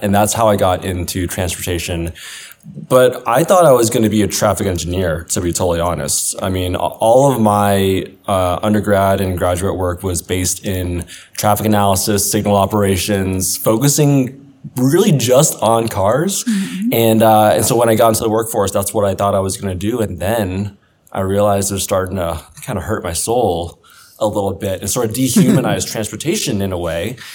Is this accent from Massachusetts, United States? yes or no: yes; Dorchester, Massachusetts, United States; born there; I was born in Dorchester, so I also was in the Boston area.